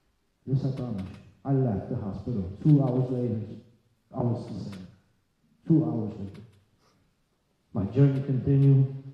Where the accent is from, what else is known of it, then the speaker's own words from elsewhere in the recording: United States; now in Poland; I went to my first Polish AA meeting and I say, well, that's not it. This is not it. I'm from America.